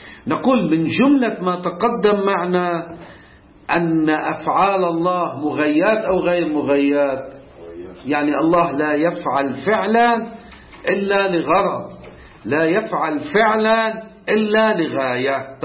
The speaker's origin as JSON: {"language": "Arabic", "country": "Lebanon", "said": "مثلا عندنا بلبنان ما شاء الله صارت دولة نفطية"}